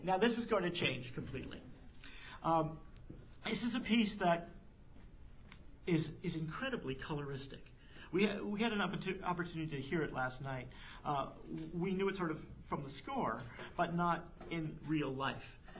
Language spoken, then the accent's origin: English; New Jersey, United States; now in Vermont, United States; 30-some years ago I came here to Vermont from New Jersey